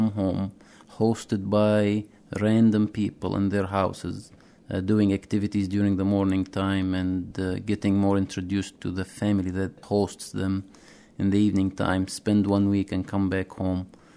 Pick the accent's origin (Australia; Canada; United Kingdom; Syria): Syria; moved away as an adult; now in Detroit, United States; So I came from Syria. I live in a small town in the mountains, studied at Damascus University.